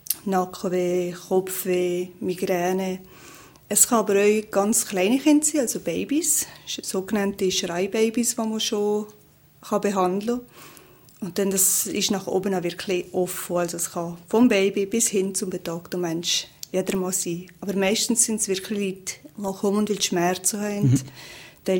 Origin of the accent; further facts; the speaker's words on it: Valais, Switzerland; Also ich bin in der Nähe von Leikerbad aufgewachsen und die Eltern hatten das Restaurant